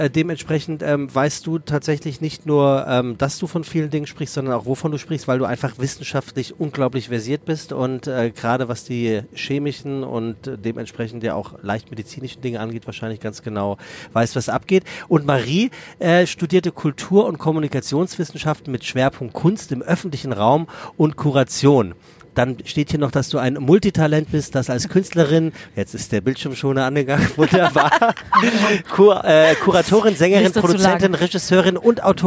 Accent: Frankfurt, Hesse, Germany; born there; Ich bin ja gebürtige Frankfurter, gell?

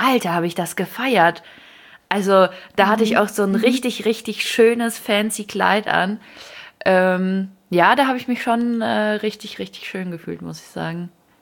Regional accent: Ukraine; now in Germany; ich komme aus der Ukraine.

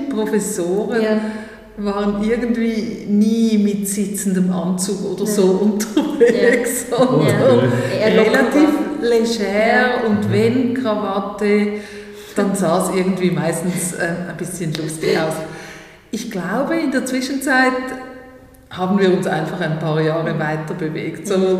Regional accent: Switzerland; Ich komme aus der Schweiz, das wurde auch schon in den ersten Worten deutlich.

